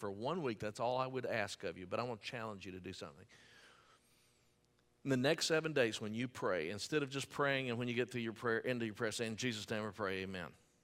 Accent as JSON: {"language": "English", "town": "Pleasant Grove", "country": "United States", "tie": "born or raised there", "said": "When I was growing up, I grew up in Bethany Baptist Church in Pleasant Grove. Some of you know that. You're Groveites as well."}